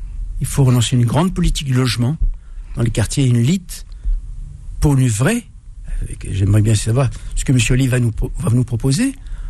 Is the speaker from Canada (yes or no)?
no; France; Je suis français à 95%. Pas à 100%.